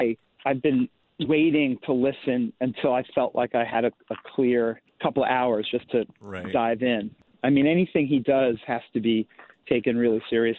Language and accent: English; New York City, New York, United States; I grew up in New York City, where I heard little, you know, Afro-Cuban percussion trios and quartets in the park just playing, or, you know, Spanish music.